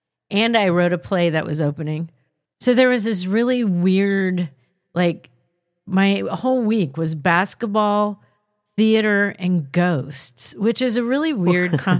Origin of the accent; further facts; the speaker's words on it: Ireland; I am Irish, and my family and I live in Ireland. The home that I grew up in had been in my family for a long time.